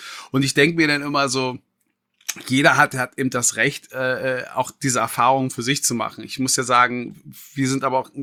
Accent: Berlin, Germany; Und ich komme aus dem Märkischen Viertel ursprünglich. Also ich komme aus einer Hochhaussiedlung.

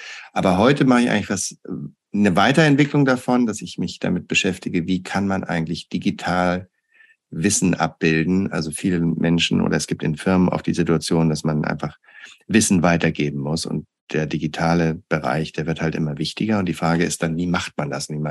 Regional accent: Hamburg, Germany; Also ich komme aus Hamburg

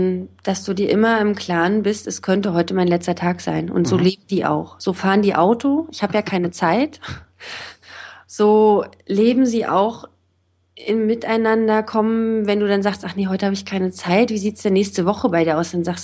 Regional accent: Berlin, Germany; wenn ich in Israel bin und sage, ja, ich komme aus Berlin

